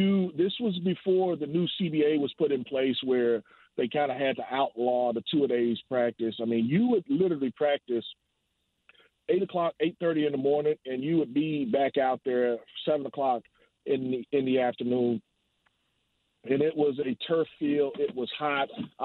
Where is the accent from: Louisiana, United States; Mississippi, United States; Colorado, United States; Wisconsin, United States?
Mississippi, United States; I could not have been more excited, because I'm from Mississippi. And the team that I played for was coming to Mississippi, was coming to my hometown, was coming to my city.